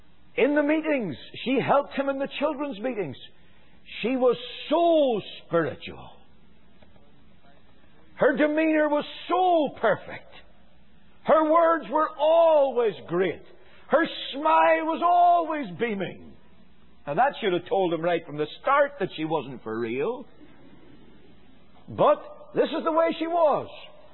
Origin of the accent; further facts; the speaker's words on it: Ireland; I come from Ireland where we fiddle. We don't violinize.